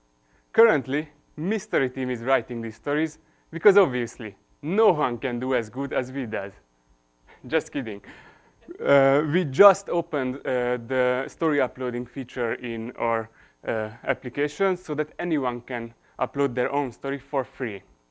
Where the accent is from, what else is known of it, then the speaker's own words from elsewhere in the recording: Hungary; English is a second language; I grew up in a city in Hungary next to a big forest, and I spent most of my time there.